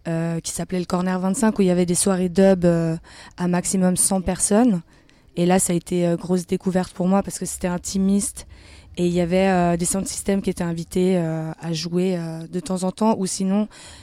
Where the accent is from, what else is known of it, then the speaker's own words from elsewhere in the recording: Geneva, Switzerland; Oui, je viens de Genève, je suis née à Genève.